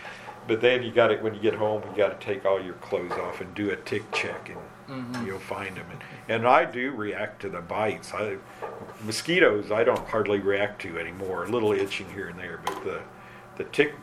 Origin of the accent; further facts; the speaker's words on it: Indiana, United States; We had lots of problems with them where I grew up in Indiana.